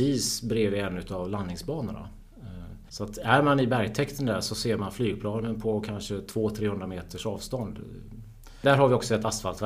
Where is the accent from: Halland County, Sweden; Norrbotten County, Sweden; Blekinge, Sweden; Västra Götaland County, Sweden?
Västra Götaland County, Sweden; Gothenburg; now in Stockholm, Sweden; jag är göteborgare i alla fall. Jag har bott i Stockholm sedan 2006, i Väsby till och med.